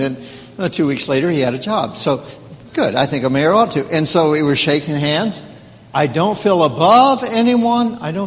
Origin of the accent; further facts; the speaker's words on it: the South, United States; Well, since I'm from the South, let me make up a word.